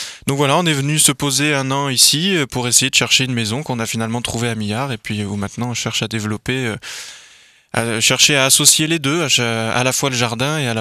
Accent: Nice, Provence-Alpes-Côte d'Azur, France; moi je suis de Nice aussi à la base. Et quand on est en Normandie et qu'on vient de Nice, c'est compliqué le climat. Donc voilà, c'est-à-dire qu'on est resté 3 ans en Normandie

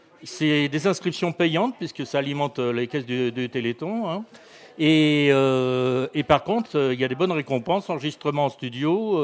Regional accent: Paris, Île-de-France, France; now in Arcachon, France; Je suis parisien.

